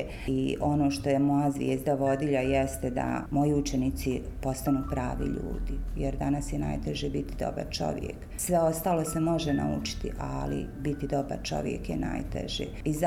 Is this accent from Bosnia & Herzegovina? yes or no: yes; Brčko, Brčko District, Bosnia & Herzegovina; also born or lived in Lopare; Rođena sam u Loparama, ali naravno odrasla i osnovnu i srednju školu završila u Brčkom. Brčanka naravno.